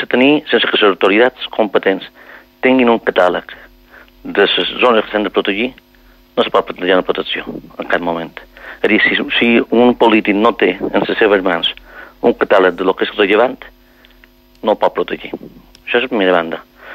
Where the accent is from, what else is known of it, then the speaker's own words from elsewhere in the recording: Sant Eugeni, Balearic Islands, Spain; jo soc de Sant Eugeni. Sant Eugeni és un poble que està damunt un jaciment fòssil.